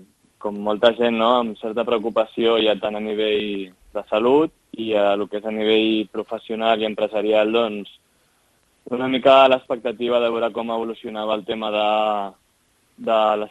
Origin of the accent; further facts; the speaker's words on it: Sitges, Catalonia, Spain; tot ve de que som de Sitges i aquí a Sitges sempre s'han fet figuretes